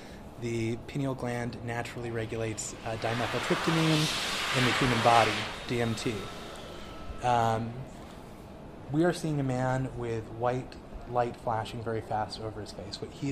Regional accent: New England, United States; So I'm from New England

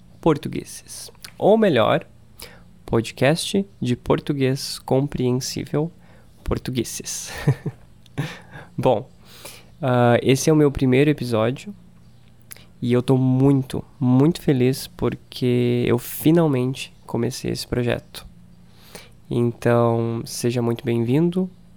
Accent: Brazil; Eu moro no Brasil e, por isso, eu sou brasileiro. E eu falo português brasileiro. Eu tenho 30 anos

